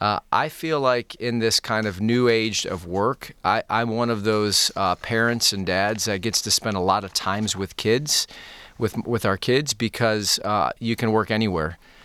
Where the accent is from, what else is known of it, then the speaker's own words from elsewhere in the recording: Farmington, Michigan, United States; I grew up in Farmington, Michigan, the second child of four kids. We grew up in a blue-collar home.